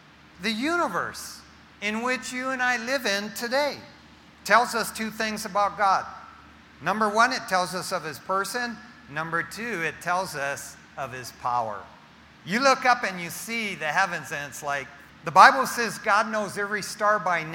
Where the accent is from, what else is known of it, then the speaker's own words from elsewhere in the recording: Detroit, Michigan, United States; I remember growing up in Detroit, Michigan, as a kid living in East Detroit.